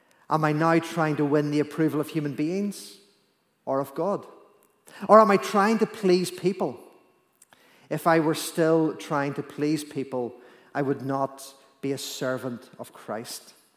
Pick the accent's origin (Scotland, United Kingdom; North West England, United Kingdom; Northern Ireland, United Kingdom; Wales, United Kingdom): Northern Ireland, United Kingdom; accent: Armagh country; I thought it was my Armagh country accent back then.